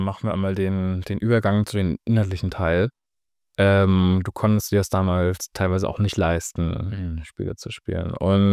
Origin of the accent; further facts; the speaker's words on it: Mecklenburg-Vorpommern, Germany; now in Berlin, Germany; ich komme vom Land, aus Mecklenburg-Vorpommern, da sind Videogames eher verpönt, wir sind hier jetzt in Berlin.